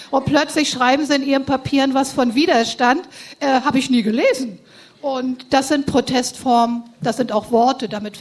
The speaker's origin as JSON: {"language": "German", "region": "East Germany", "country": "Germany", "said": "Viele von denen haben ja, also bei uns im Osten, halt die DDR erlebt."}